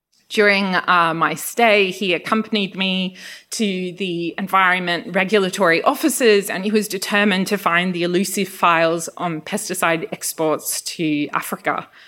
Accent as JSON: {"language": "English", "country": "Australia", "accent": "Australian", "first_language": "Greek", "second_language": "English", "said": "And so although Greek is my first language, it bears a kind of thick Australian accent on top of it."}